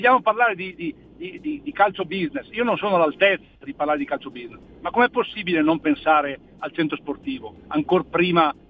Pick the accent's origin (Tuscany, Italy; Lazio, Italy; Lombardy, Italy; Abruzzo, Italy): Lombardy, Italy; now in Verona, Italy; io vivo a Verona, sono bergamasco, ma Firenze fa parte della mia vita.